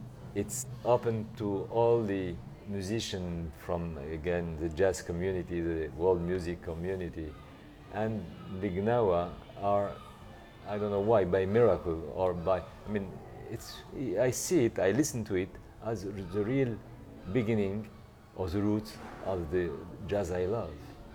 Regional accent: Essaouira, Marrakesh-Safi, Morocco; It's originally my hometown, yeah. I was born here.

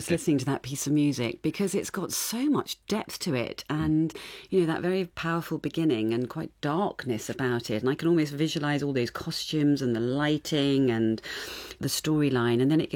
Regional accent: Farnborough, South East England, United Kingdom; I grew up in Farnborough in Kent, and I went to school in Sevenoaks. I'm one of three children.

